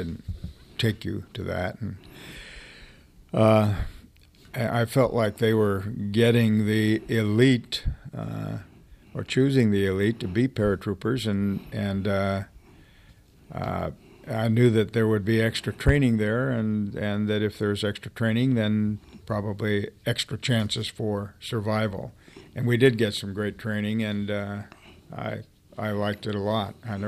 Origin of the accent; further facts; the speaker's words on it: Rutland, Vermont, United States; also born or lived in Bellows Falls / Fair Haven; Yeah, I grew up in Vermont and was born in Bellows Falls, and my family later moved to Rutland and Fairhaven, Vermont, which is in the west central part of the state.